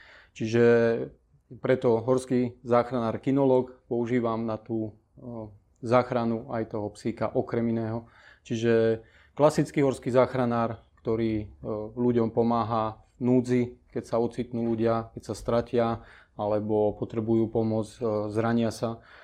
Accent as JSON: {"language": "Slovak", "region": "Prešov Region", "country": "Slovakia", "tie": "born or raised there", "said": "Dá sa povedať, že vyrastal som v tomto prostredí, Tatier. A nejak tak celý ten detský život, alebo ešte za mladá, som sa pohyboval v horskom prostredí, aj som vyrastal vo Vysokých Tatrách."}